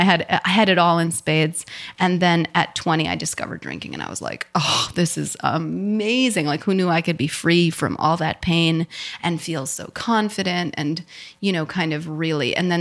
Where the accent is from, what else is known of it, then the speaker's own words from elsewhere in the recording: New York, United States; I don't know how to drive because I'm a New Yorker.